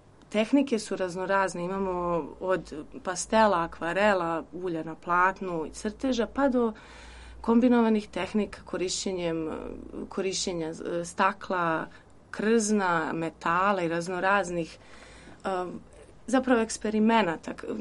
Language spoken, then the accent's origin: Serbian; Zemun, Belgrade, Serbia; Ja sam inače iz Zemuna, tako da je to nekako meni još značajnije.